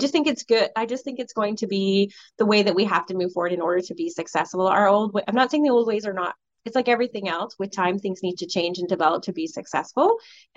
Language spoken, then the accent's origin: English; Colborne, Ontario, Canada; I grew up in Colborne, it's no secret, you know, so I didn't have a lot of those experiences.